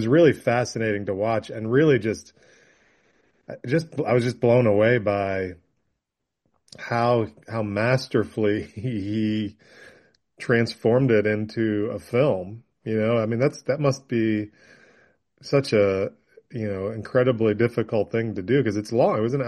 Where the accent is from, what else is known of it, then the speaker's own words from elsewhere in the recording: New York, United States; I obviously I grew up in New York